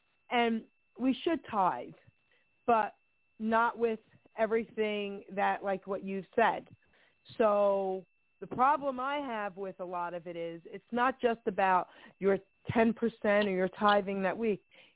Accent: New York, United States; And so everything that you're saying just really hit me hard from growing up in New York in a Catholic church.

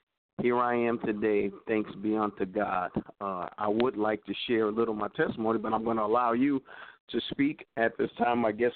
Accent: Stamford, Connecticut, United States; also born or lived in Mount Vernon, New York; I was born in Mount Vernon, New York. My parents moved to Connecticut in 1970. And I grew up in Stamford, Connecticut.

